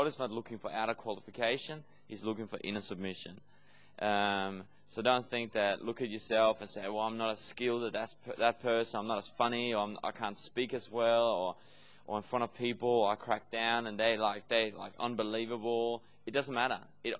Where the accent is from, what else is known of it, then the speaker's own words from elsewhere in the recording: Denmark; The way I've experienced youth leadership is obviously from where I grew up in Denmark